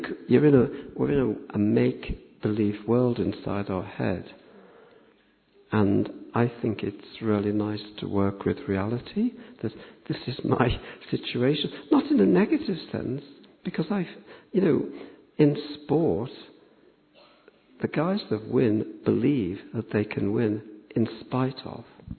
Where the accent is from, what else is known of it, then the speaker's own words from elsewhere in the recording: Liverpool, North West England, United Kingdom; I work with kids and I'm from Liverpool and I'm a bit chatty, a bit conversationalist.